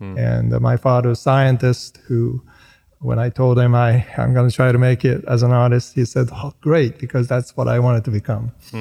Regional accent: Boston, Massachusetts, United States; born there; also born or lived in Japan; And I was born in Boston, I was born because my father, who was a leading research scientist in acoustics and phonetics, was doing his postdoc work with Noam Chomsky at MIT.

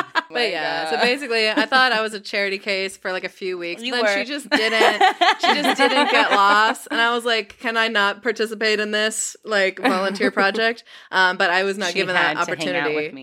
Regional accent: California, United States; Like, yes, we're Irish, but we're fucking Californian too, you know.

